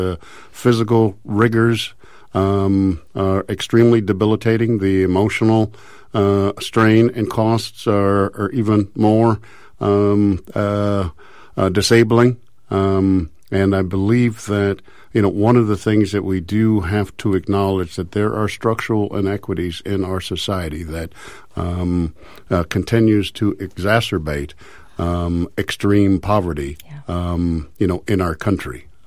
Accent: Midwest, United States; moved away as an adult; Well, I came out to California from the Midwest in the mid-70s to go to college.

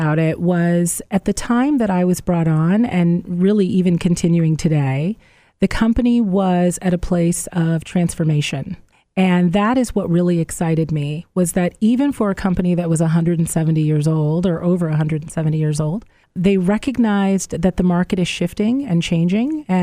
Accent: Oberlin, Ohio, United States; I am originally from Oberlin, Ohio, and was working in downtown Cleveland and was ready for my next opportunity.

